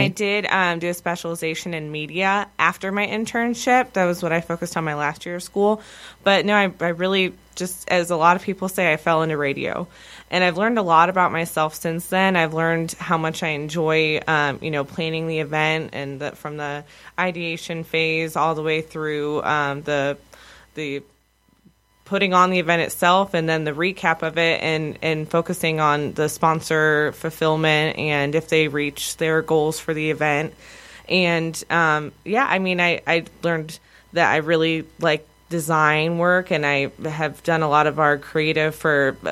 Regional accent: Howell, Michigan, United States; So I grew up in Howell, Michigan, small town outside of Lansing, and I went to Michigan State.

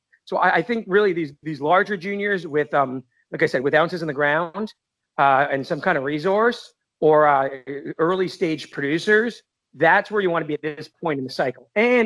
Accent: Canada; when I'm Canadian, and back in 1999, all Canadians owned

